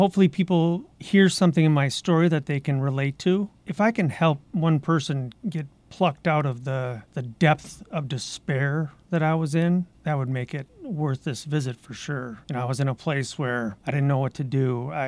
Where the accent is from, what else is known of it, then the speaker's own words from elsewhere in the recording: Twin Cities, Minnesota, United States; I grew up in the Twin Cities. I still live in the Twin Cities. 54 years old.